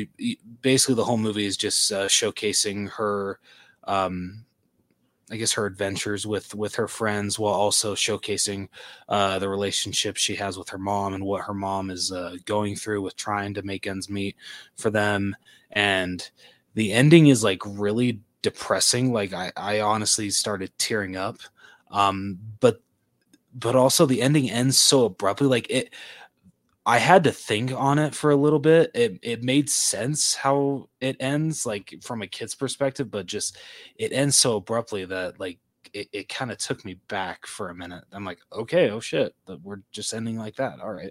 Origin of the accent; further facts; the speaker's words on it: California, United States; growing up in California as a little kid